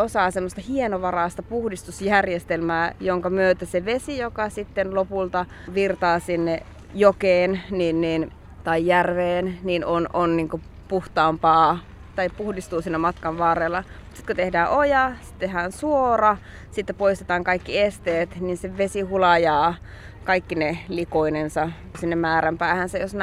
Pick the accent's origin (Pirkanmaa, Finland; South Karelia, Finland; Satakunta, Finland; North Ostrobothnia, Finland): North Ostrobothnia, Finland; kun mä jäljitin näitä kotiseutuni puroja, niin mä tajusin, että meillä päin, eli Pohjois-Pohjanmaalla, ei käytetä sitä purosanaa.